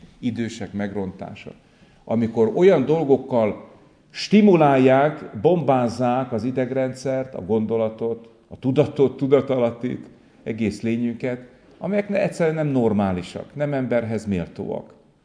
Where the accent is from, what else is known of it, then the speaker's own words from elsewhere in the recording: Békéscsaba, Békés, Hungary; Békés Csabán Születtem ott, kereszteltek, konfirmáltam